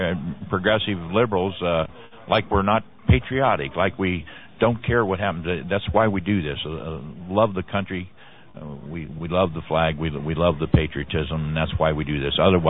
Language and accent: English; Ohio, United States; now in San Francisco Bay Area, United States; I'm always talking about how I'm originally from Ohio.